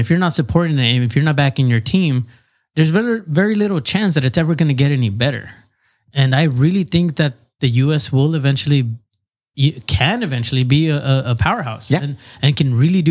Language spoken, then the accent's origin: English; United States; And also, I'm an American.